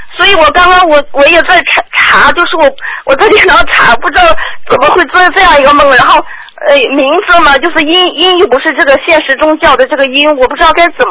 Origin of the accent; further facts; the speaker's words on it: Shandong, China; now in Shanghai, China; 我是山东人，但是一直在上海这边。